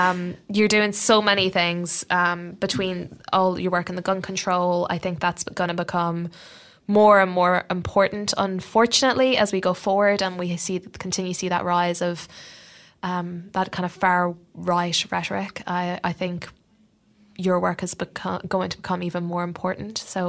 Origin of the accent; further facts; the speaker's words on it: Ireland; You know, growing up in Ireland, you're a lot closer and you get a lot more of the history from Europe